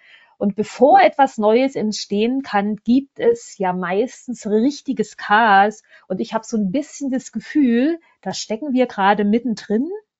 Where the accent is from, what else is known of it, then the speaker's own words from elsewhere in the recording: Berlin, Germany; Ich komme aus Berlin, Hauptstadt der Singles, sage ich immer.